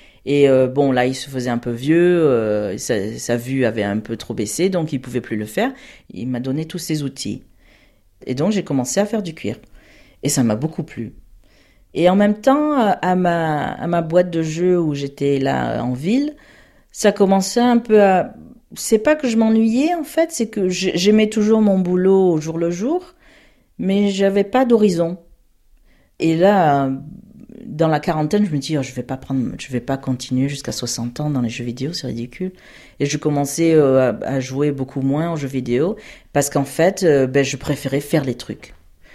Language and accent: French; France; now in United States; Elle adorait le fait que je suis française. Et du coup, elle a dit, mais t'as pas d'accent. Parce qu'au bout de 15 ans, oui, j'ai perdu mon accent français. Donc j'ai un accent américain, en fait.